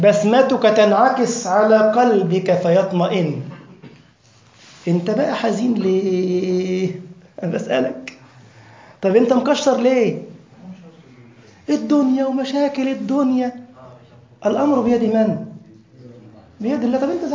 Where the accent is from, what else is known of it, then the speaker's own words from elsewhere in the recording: Giza, Giza Governorate, Egypt; من أشهر المدرسين عندنا في الجيزة